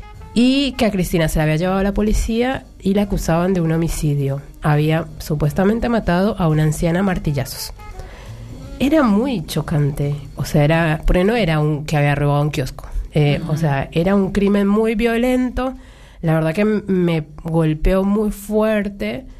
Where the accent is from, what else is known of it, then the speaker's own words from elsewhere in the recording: Colombia; moved away as an adult; now in Buenos Aires, Argentina; Yo soy colombiana, en el 2007 vine a vivir acá a Buenos Aires